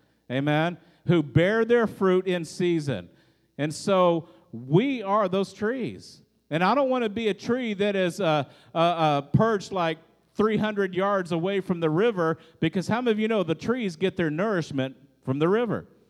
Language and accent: English; Texas, United States; also born or lived in Hawaii; I grew up in Texas. Yes, we went to the Gulf of Mexico.